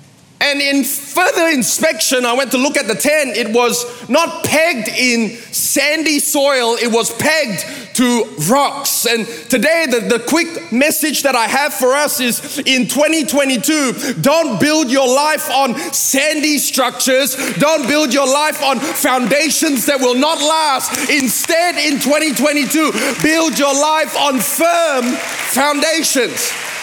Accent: Malaysia; I come from Malaysia. We eat at the side of the road.

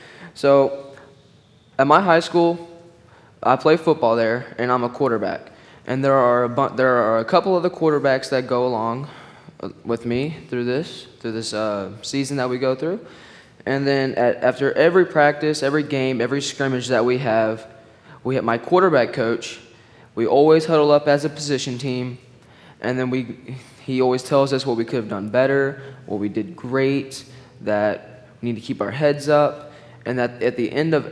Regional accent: Dallas, Texas, United States; All right, so … I am from Dallas, Texas.

